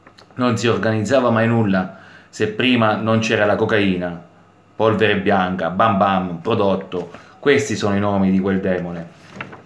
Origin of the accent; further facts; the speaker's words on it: Marina di Città Sant'Angelo, Abruzzo, Italy; c'erano tante persone del mio paese, Marina di Città Sant'Angelo